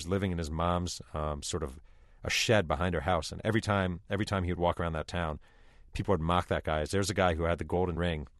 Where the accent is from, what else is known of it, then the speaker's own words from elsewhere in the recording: Mahopac, New York, United States; I was brought up in Mayo Pack, New York, being brought to the public library, raised on sports biographies.